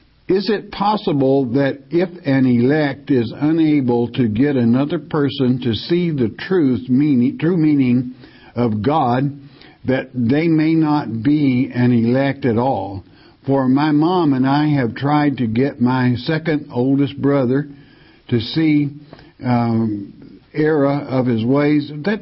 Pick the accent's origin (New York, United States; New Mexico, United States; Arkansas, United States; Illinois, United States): Arkansas, United States; I'm an American, but I'm also an Arkansan.